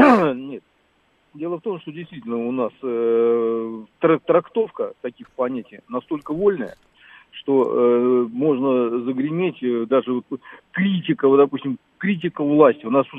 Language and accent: Russian; Moscow, Russia; Я в Москве прожил всю свою жизнь.